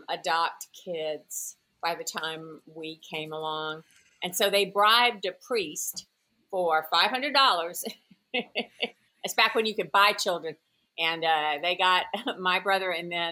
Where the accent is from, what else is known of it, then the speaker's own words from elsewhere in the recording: Rayne, Louisiana, United States; I'm from Southwest Louisiana in Rain, which is between Lafayette and Crowley on the I-10.